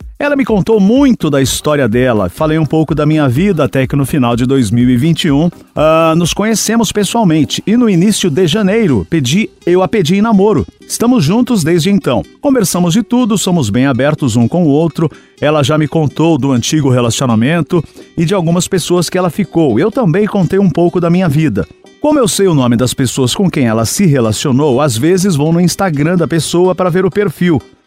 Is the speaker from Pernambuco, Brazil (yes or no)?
yes; Recife, Pernambuco, Brazil; E sou de Recife.